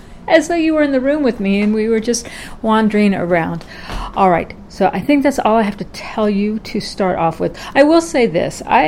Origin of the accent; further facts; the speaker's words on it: Durham, North Carolina, United States; I am talking to you from the center of the great state of North Carolina, from my hometown, Durham.